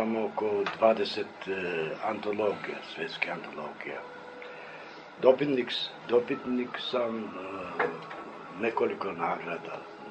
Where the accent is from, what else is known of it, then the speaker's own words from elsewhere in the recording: Pristina, Pristina District, Kosovo; Ja dolazim iz Prištine